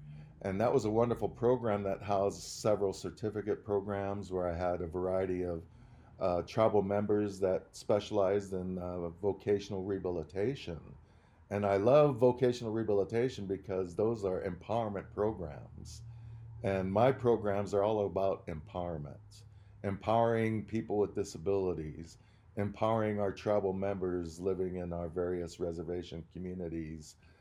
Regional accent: Tempe, Arizona, United States; My mom made sure that my brother and I knew growing up in Tempe, Arizona, just outside of Phoenix, we knew who we are as Lakota.

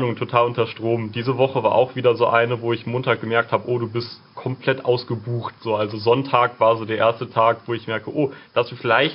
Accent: Aachen, North Rhine-Westphalia, Germany; Ich komme aus Aachen.

